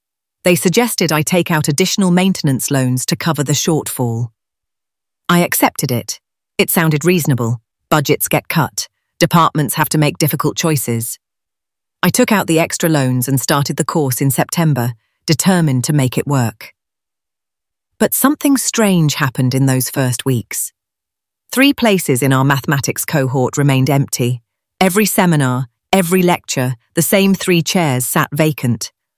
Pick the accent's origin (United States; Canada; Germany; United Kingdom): United Kingdom; Surbiton, London; 15 minutes from where I grew up in Surbiton.